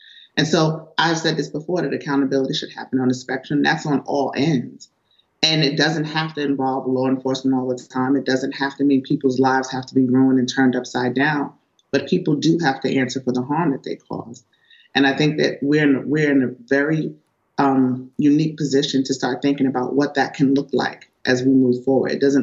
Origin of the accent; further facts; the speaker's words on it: New York, United States; I mean, I'm from New York and I've seen people intervene